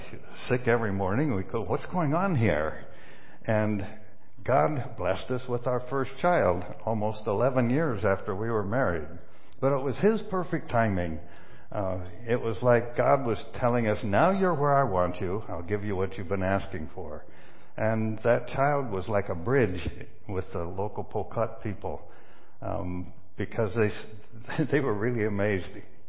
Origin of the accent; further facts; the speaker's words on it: Burlington, Iowa, United States; born there; also born or lived in St. Louis; I was born in Burlington, Iowa, never lived in Iowa.